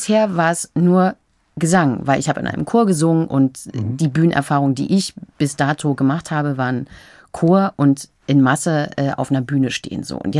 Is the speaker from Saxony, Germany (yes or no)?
yes; Dresden, Saxony, Germany; Ich stamme aus Dresden